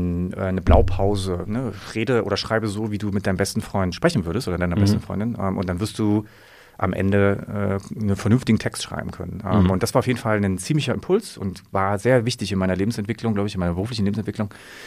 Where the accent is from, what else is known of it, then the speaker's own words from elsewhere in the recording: Halle, Saxony-Anhalt, Germany; ich komme aus Halle an der Saale